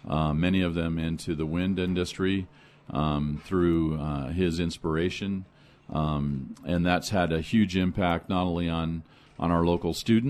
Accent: California, United States; Yes, I grew up in Southern California.

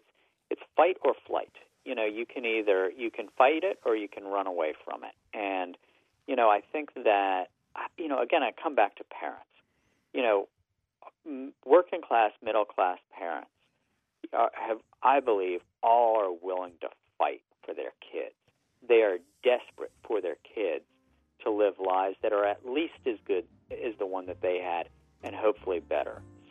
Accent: West Virginia, United States; born there; You know, look, the day I was born in West Virginia, the state had 2.1 million people.

